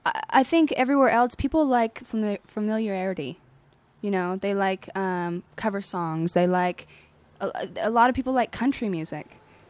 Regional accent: Reno, Nevada, United States; now in Los Angeles, United States; I'm from Reno, Nevada.

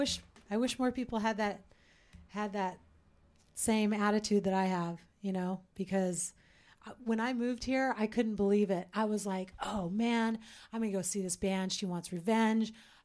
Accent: Santa Cruz, California, United States; also born or lived in San Francisco; And I came from Santa Cruz. I moved here from Santa Cruz and via San Francisco.

